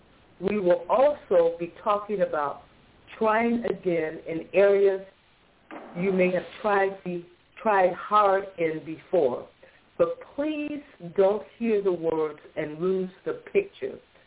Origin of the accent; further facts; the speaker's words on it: Georgia, United States; But since I'm from Georgia, where we grow a lot of peaches, could I talk about peaches first?